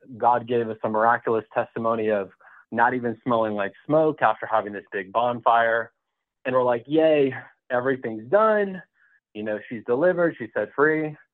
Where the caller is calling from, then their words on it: Atlanta, Georgia, United States; I'm calling in from Atlanta.